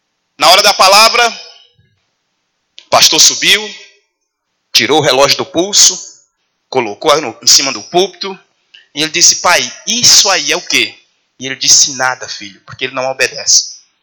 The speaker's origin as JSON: {"language": "Portuguese", "region": "Piauí", "country": "Brazil", "moved": "yes", "said": "Eu, quando saí do Piauí, nós pegamos, viemos de carro até Brasília. E de Brasília pegamos o voo até São Paulo."}